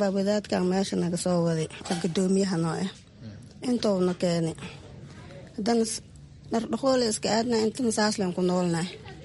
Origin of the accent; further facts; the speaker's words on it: Janaale, Lower Shabelle, Somalia; moved away; Janaale aan ka soo barakacnay dagaalkii Janaale.